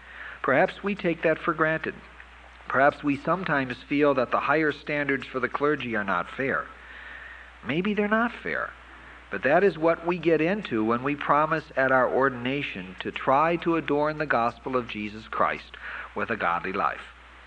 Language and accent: English; Appleton, Wisconsin, United States; It's legitimate. I grew up in Appleton. That's where the pad comes from.